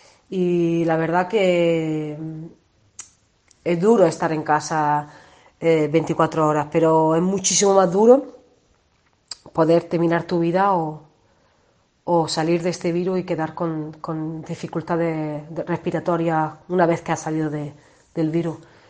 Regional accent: Viator, Andalusia, Spain; now in Italy; Sigo toda la noticia de mi país, de España, de Almería, de mi pueblo de Viator.

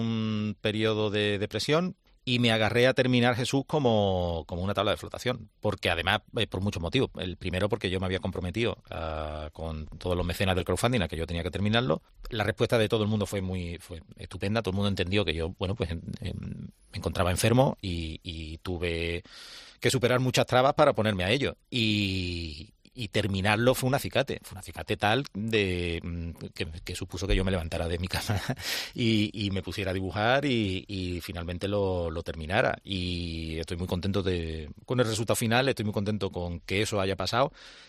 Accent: Andalusia, Spain; yo soy andaluz y ser andaluz, la Semana Santa forma parte indisoluble de mi cultura

